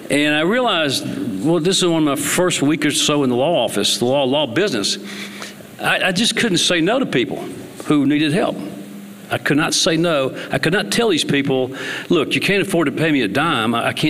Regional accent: Tennessee, United States; So I went to law school and finished at Ole Miss, and went back to my hometown outside of Memphis, and hung out my shingle and declared my own law firm.

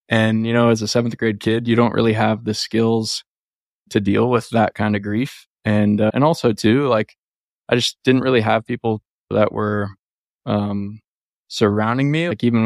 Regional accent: Iowa, United States; moved away as an adult; I'm originally from Iowa. I moved out here to play baseball in college.

